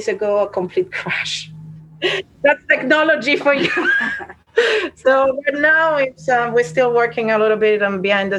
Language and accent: English; Italy; English is a second language; So that's why I guess it's almost saying that it's my mother tongue, even though it's not, because I'm Italian.